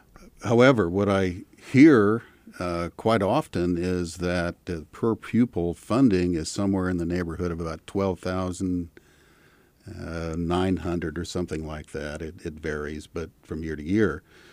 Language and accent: English; Kansas City, United States; also born or lived in California; I grew up in Kansas City, moved to California, was there for 25 years. Kids almost all grew up there, but then we moved back here